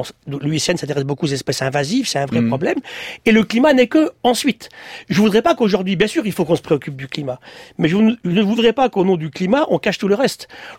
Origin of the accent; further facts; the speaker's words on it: France; chez nous en France